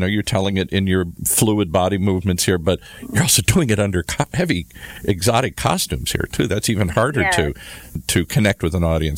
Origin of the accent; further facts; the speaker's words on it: Michigan, United States; we're both from the Midwest. We both grew up in Michigan and the big skating area.